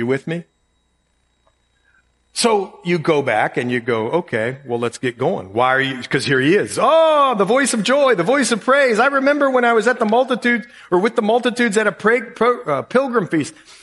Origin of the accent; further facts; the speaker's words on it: Ohio, United States; Anyway, I'm from Ohio.